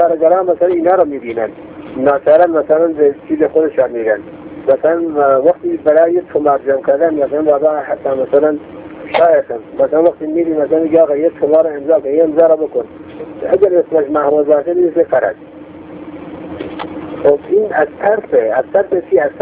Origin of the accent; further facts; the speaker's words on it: Iran